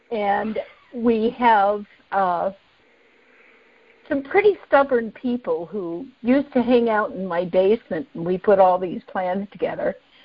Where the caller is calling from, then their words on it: Minneapolis, Minnesota, United States; I'm from Minneapolis, also.